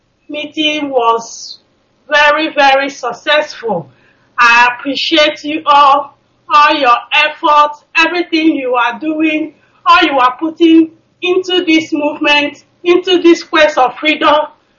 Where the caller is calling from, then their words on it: Stockholm, Stockholm County, Sweden; I am calling from Stockholm, Sweden.